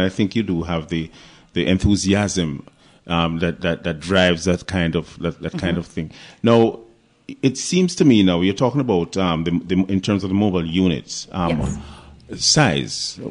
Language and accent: English; Jamaica; I'm from Jamaica